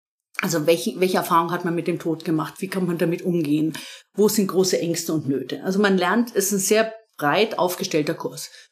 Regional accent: Bavaria, Germany; also born or lived in Munich; Ich bin aufgewachsen in Deutschland, also in Mittelfranken. Habe lang in München und im Münchner Raum gelebt.

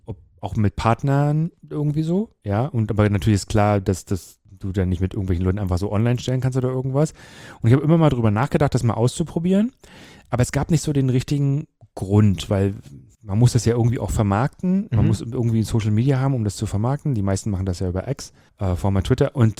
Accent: Mecklenburg-Vorpommern, Germany; also born or lived in Hamburg; weil ich komme ja aus Mecklenburg, ja, ursprünglich, und ich habe eine Zeit lang dann immer, bin ich geflüchtet nach Hamburg, weil in Schwerin und Umgebung gab es keine, nicht viel queeres Leben.

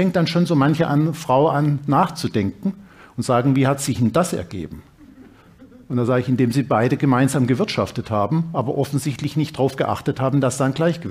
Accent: Dresden, Saxony, Germany; jetzt kommen sie in Berlin vorbei, in Dresden, meiner Heimatstadt

